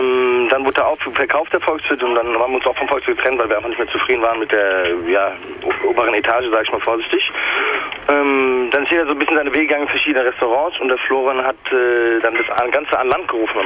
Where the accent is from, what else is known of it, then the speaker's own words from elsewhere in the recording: Frankfurt, Hesse, Germany; Also wir kommen beide aus Frankfurt, … gebürtig, ich nicht gebürtig.